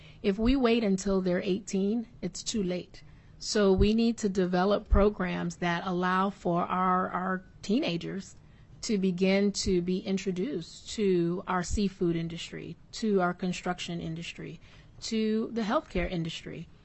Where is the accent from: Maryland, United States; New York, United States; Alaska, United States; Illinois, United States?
Alaska, United States; I come from the Mat-Su, you know, the fastest growing area across the state